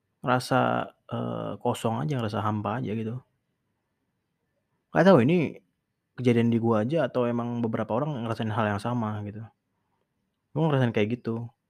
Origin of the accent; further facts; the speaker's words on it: East Java, Indonesia; gue ngomong lu gue juga bukan berarti gue awalnya di Jakarta. Gue asli orang Jawa Timur.